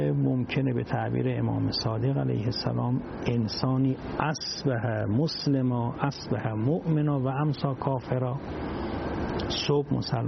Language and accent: Persian; Iran; چون به هر حال ما ایرانی هستیم، خودمون در ایران داریم صحبت میکنیم